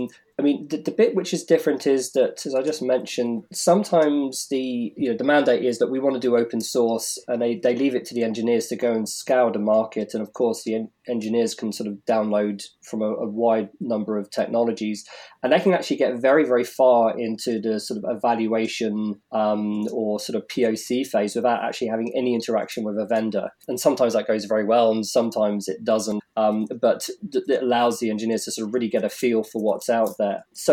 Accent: United Kingdom; moved away as an adult; now in United States; So like you, I'm a Brit, but based over here in the Bay Area. I moved here a few years ago

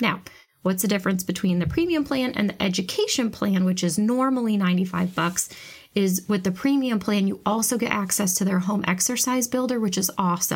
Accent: New York, United States; That's always my favorite because it's my home state.

